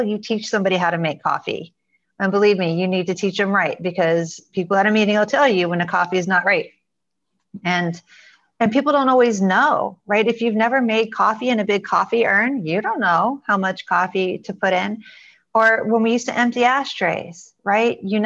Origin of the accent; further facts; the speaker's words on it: Florida, United States; I'm from Florida.